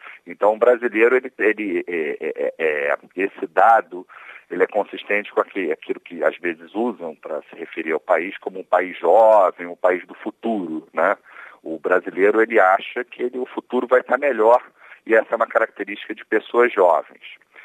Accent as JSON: {"language": "Portuguese", "country": "Brazil", "said": "Nós moramos aqui, somos brasileiros, mas nos surpreendeu o fato de ser o maior dentro de um grupo grande de países, né?"}